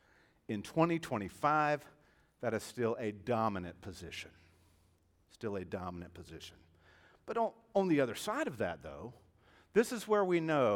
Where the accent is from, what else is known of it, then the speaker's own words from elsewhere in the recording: the South, United States; I grew up in the South, and everybody knew the good Lord.